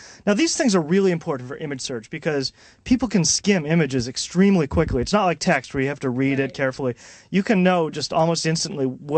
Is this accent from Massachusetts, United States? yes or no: yes; Boston, Massachusetts, United States; now in Seattle, United States; I'm from Boston, so I tend to get a little wistful about Boston.